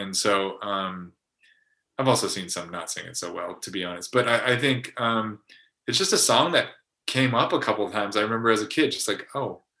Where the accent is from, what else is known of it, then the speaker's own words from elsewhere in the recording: California, United States; I grew up in Southern California and did not spend time, you know, in Chinatown